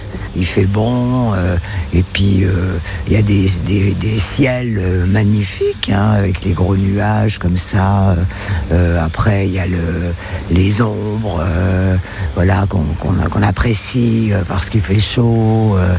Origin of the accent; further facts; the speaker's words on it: Nancy, Grand Est, France; moi je suis pas, j'étais de Nancy, mais bon, c'est mieux ici